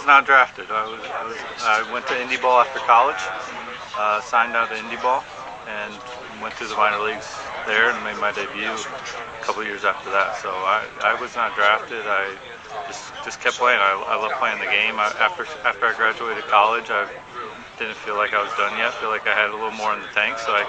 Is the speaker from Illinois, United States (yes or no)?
yes; Illinois, United States; I'm from Southern Illinois. Just enjoying my time here.